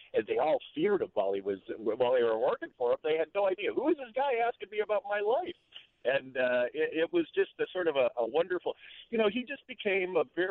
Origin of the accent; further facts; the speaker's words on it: Midwest, United States; I theorize it's because I grew up in the Midwest